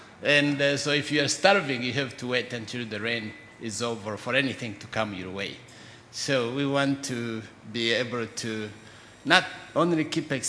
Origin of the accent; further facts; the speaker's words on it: Rwanda; And greetings from Rwanda. And I tell people … from Rwanda